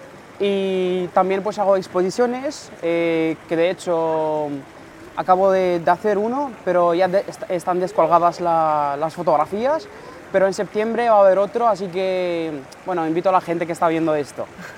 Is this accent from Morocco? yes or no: yes; Morocco; porque soy marroquí, ¿no? Entonces se lee más bien en francés, ¿sabes?